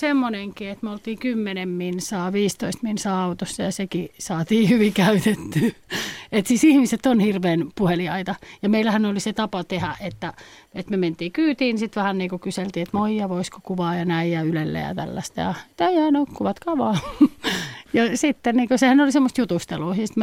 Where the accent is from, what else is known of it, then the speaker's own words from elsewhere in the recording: Nakkila, Satakunta, Finland; Kyllä, mä olin 13-vuotias. Mä olen Nakkilassa kotoisin, liftasin säännöllisesti Nakkilasta Poriin.